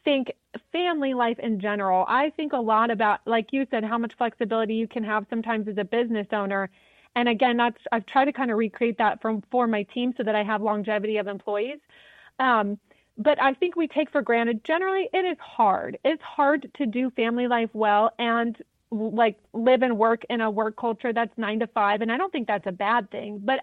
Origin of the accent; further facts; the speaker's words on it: Washington, United States; now in Kansas City, United States; I grew up in the Northwest in Washington. Went to community college in Nebraska.